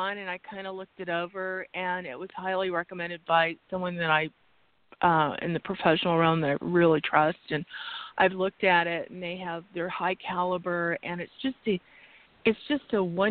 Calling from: Arizona, United States; from Arizona.

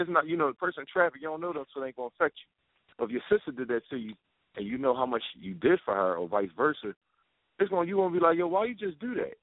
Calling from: Philadelphia, Pennsylvania, United States; I'm calling from South Philly.

